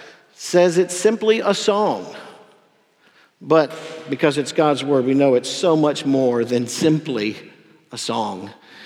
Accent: Pickens, South Carolina, United States; Now, these are just some of the things I remember from my hometown, Pickens, South Carolina.

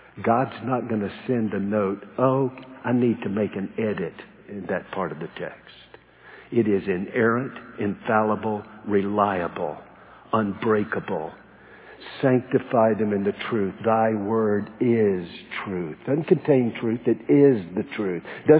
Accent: the Carolinas, United States; I grew up in Carolina watching Michael Jordan just seeming like sailing through the air.

